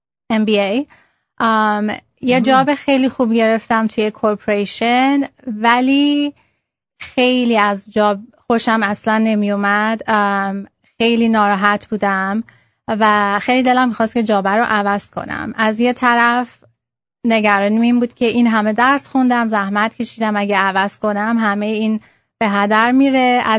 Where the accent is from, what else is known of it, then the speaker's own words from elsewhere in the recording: Iran; now in United States; من تقریبا 19 ساله که آمریکام. این کار رو تقریبا 6 سال پیش شروع کردم. یکم بهتون بک‌گراند بدم. من توی خانواده تقریبا ترادیشنال ایرانی بزرگ شدم